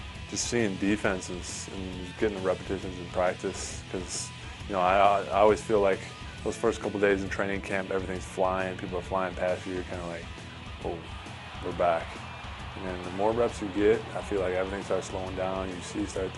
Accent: Chicago, Illinois, United States; Yeah, I mean, I'm from Chicago, so obviously I watched that rivalry, the Bears and the Packers all my life, so.

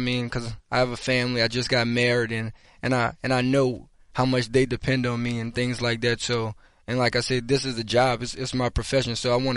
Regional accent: New Orleans, Louisiana, United States; now in Philadelphia, United States; But I'm from the New Orleans area, so that's like 4.5-5 hours from here. So it feels good to be close.

